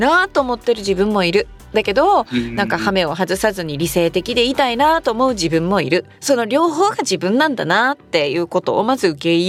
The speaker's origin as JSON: {"language": "Japanese", "region": "Kansai", "country": "Japan", "said": "関西出身としてアホなおばちゃんとして受けたいっていう気持ちと、"}